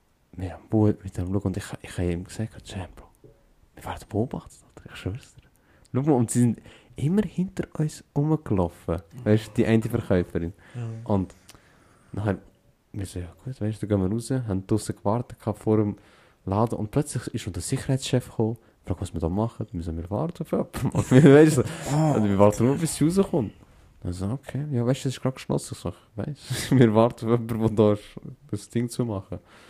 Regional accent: Switzerland; ich bin Schweizer, ich mache für Schweizer.

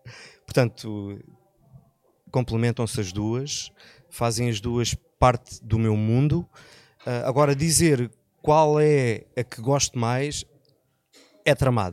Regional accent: Quarteira, Faro, Portugal; also born or lived in Loulé; adoro a minha terra, sou um nómada, já vivi em Lolé até aos 10 anos, depois, como te disse, os meus pais, por motivos profissionais, foram viver para Quarteira e depois vivi até aos 30

